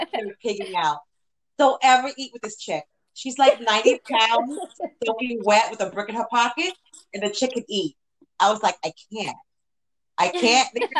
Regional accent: Brooklyn, New York, United States; We're from Carroll Gardens.

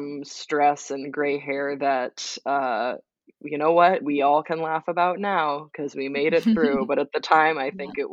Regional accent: Waterloo, Wallonia, Belgium; It was a wonderful country and a wonderful city to grow up in. I grew up in Waterloo, and it was just the best.

